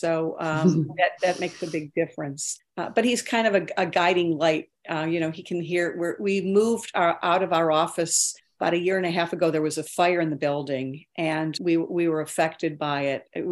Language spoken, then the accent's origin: English; Cleveland, Ohio, United States; I'm from Cleveland.